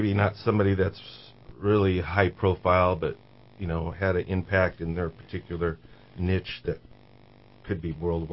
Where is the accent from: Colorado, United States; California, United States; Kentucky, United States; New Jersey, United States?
California, United States; Old Shasta; I was raised in Old Shasta, and as a kid, it was always, you know, hiking around and playing out there